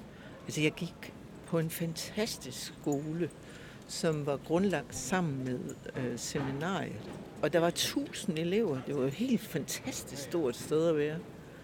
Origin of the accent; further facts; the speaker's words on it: Herning, Central Denmark Region, Denmark; Ja, jeg er født i Herning. I 1956.